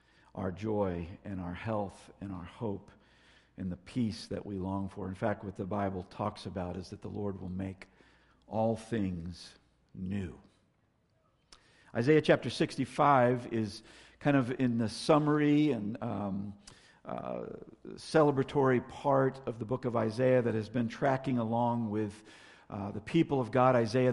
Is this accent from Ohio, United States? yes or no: no; Florida, United States; I had the joy of growing up in Florida. I'm a native Floridian. There aren't many of those out there.